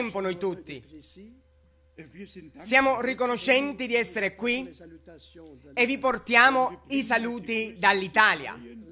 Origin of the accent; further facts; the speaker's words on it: Kinshasa, DR Congo; Italian is a second language; Io vengo da Kinshasa.